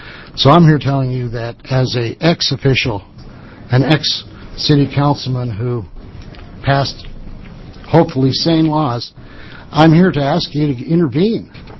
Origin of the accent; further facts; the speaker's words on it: Cottage Grove, Oregon, United States; I'm from Cottage Grove, and proud to say I'm just a citizen today.